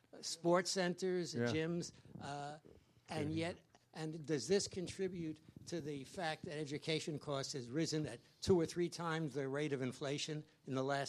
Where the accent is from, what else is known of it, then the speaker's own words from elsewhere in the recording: Brookline, Massachusetts, United States; from Brookline